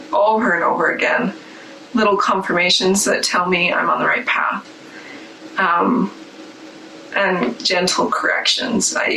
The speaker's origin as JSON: {"language": "English", "region": "Idaho", "country": "United States", "tie": "born or raised there", "said": "There's a reason why I have the heritage that I do, that I'm Native American. There's a reason why I grew up in Idaho"}